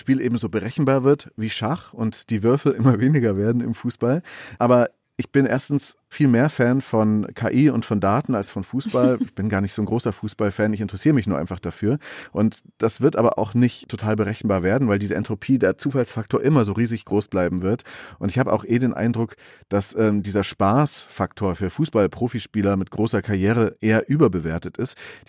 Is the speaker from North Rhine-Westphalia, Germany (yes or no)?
no; Augsburg, Bavaria, Germany; born there; Und in Deutschland zum Beispiel der FC Augsburg, meiner Geburtsstadt übrigens.